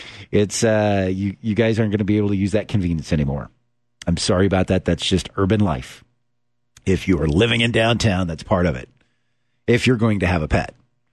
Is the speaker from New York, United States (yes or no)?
no; Oklahoma City, Oklahoma, United States; because I'm from Southwest Oklahoma City. That's where I live.